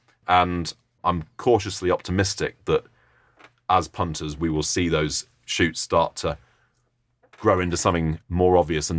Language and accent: English; Oxford, South East England, United Kingdom; You know, my hometown team, Oxford, has been the form team in the division for the last month, 2 months.